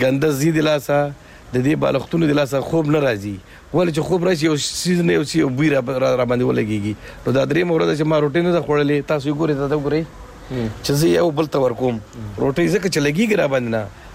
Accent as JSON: {"language": "Pashto", "region": "Kabul", "country": "Afghanistan", "lives_now": "Pakistan", "said": "زه د افغانستان یم."}